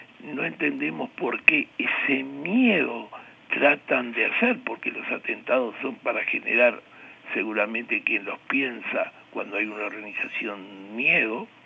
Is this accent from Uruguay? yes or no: yes; Uruguay; así como muchos uruguayos son contrarios a nuestros vecinos argentinos, que le llamamos porteños